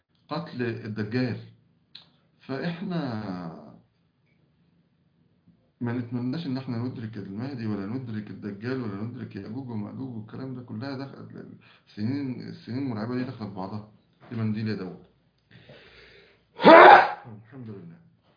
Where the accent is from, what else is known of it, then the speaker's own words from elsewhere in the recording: Egypt; now in Oman; انا مصري مقيم في سلطنة عمان.